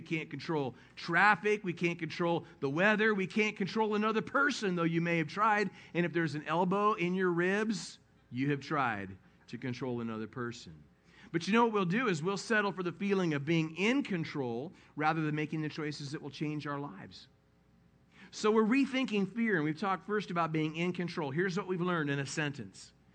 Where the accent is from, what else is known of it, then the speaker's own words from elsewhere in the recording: California, United States; also born or lived in Albuquerque / Dallas; Although I'm from Southern California, my family moved. We moved to Albuquerque, and a few years later, we moved to Dallas before I went back to California.